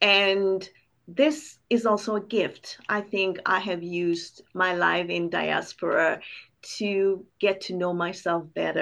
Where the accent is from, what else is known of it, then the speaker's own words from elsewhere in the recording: Botswana; a touch of amapiano because I'm from Botswana, and the South African music has always meant a whole lot to me, and I grew up with it.